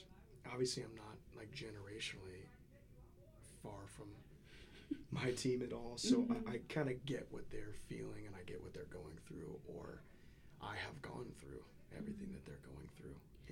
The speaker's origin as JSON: {"language": "English", "region": "England", "country": "United Kingdom", "said": "So I'm English, like British, but I don't have an accent."}